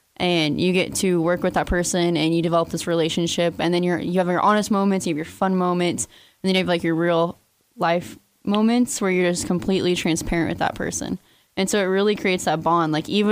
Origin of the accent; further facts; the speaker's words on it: Pleasant Hill, Missouri, United States; All right, so I'm from a small town called Pleasant Hill, Missouri. It's up near Kansas City, though, because no one really knows it.